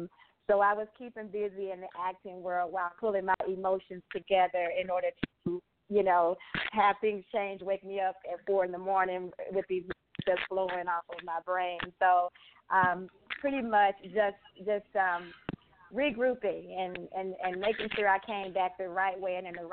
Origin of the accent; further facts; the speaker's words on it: Georgia, United States; also born or lived in Chicago / New York; now in Los Angeles, United States; I'm from Georgia, and so growing up in the South, you know, we're taught that if you go to therapy or counseling, you're crazy, crazy people.